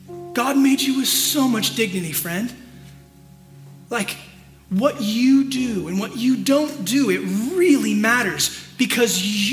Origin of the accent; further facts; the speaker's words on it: Temecula, California, United States; And obviously they know that I'm from Temecula. And what is Temecula known for?